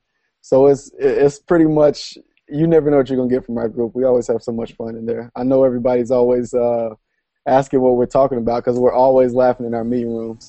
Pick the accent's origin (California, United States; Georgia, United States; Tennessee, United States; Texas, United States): Tennessee, United States; Knoxville; I grew up right outside of Knoxville, Tennessee